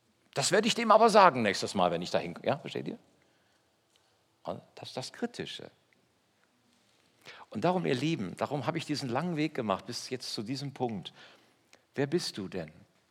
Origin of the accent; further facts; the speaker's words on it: Hesse, Germany; now in Westphalia, Germany; Ich komme aus Hessen, bei uns ist das genauso. Ich lebe 40 Jahre in Westfalen, ist ganz genauso.